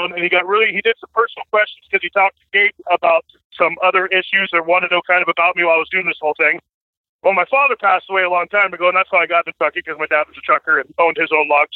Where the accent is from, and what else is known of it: Washington, United States; born there